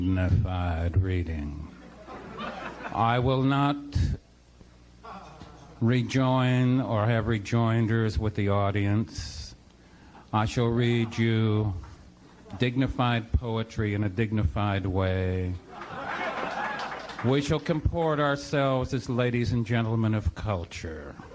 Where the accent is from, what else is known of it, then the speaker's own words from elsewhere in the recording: San Pedro, California, United States; Hello, I come from San Pedro to put Redondo Beach on the map.